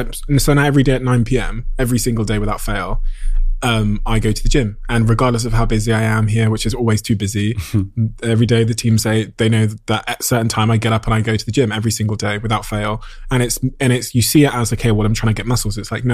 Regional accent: Plymouth, South West England, United Kingdom; me as a young kid growing up in Devon and Plymouth

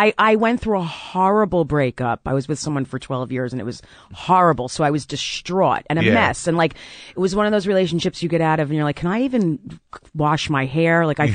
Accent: South Orange, New Jersey, United States; Yeah, I grew up in South Orange, New Jersey.

